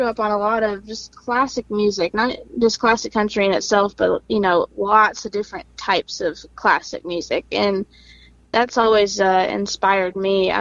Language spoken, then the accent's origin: English; Navasota, Texas, United States; also born or lived in Conroe; Yep, I am from Navasota. I claim that as home. I was actually born, I guess, Conroe Woodlands area, but I grew up on a farm outside Navasota.